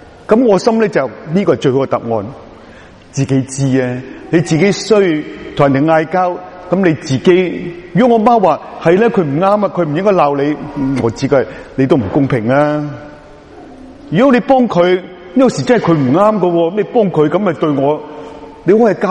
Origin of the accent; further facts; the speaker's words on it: Hong Kong; born there; 我诞生的时候呢，是正值第二次大战香港的沦陷紧的。我在广华医院出世，但当时日本呢已经占领了香港。